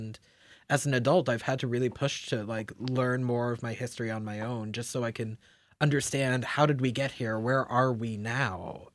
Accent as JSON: {"language": "English", "region": "Florida", "country": "United States", "tie": "born or raised there", "said": "I grew up down in Florida, and we learned about like the Iroquois people."}